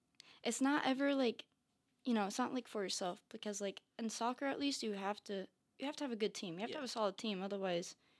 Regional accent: Mooresville, Indiana, United States; Well, Mooresville, Indiana. Mm-hmm. So Indy, yeah. But I went to Center Grove High School.

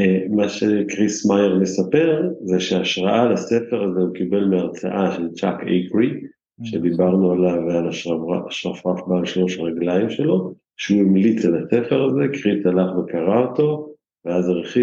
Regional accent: Jerusalem, Jerusalem District, Israel; אני בתור ירושלמי, אני כבר פחות אוהב

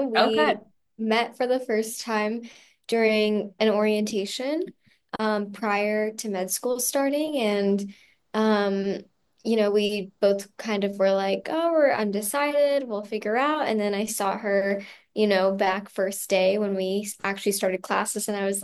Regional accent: Phoenix, Arizona, United States; I'm originally from Phoenix, so just 2 hours away, but I went here for undergrad.

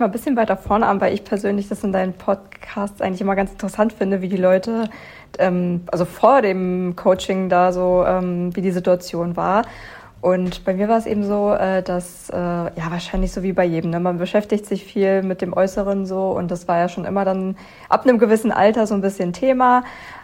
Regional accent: Berlin, Germany; ich bin 23 Jahre alt. Ich komme aus Berlin

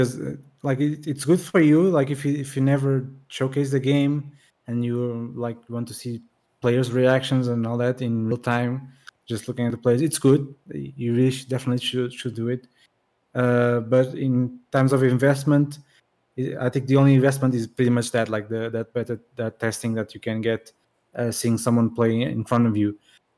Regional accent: Portugal; English is a second language; Like I'm from Portugal and they flew me in to the United States just to be in these two events

